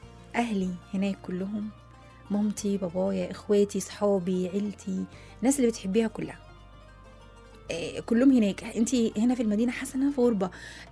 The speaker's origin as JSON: {"language": "Arabic", "region": "Upper Egypt", "country": "Egypt", "tie": "born or raised there", "said": "عارفه وانا صغيره كنت مشتاقه جدا ان انا اطلع من الصعيد"}